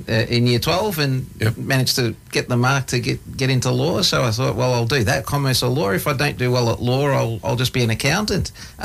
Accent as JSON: {"language": "English", "town": "Blackburn South", "region": "Victoria", "country": "Australia", "tie": "born or raised there", "said": "Yeah, nearby in Blackburn South."}